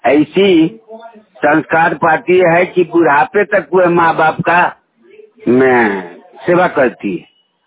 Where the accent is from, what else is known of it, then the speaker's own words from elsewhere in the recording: Bihar, India; ग्राम Baltharwa post Pipra Kothi, जिला पूर्वी चंपारण के रहने वाला हूं।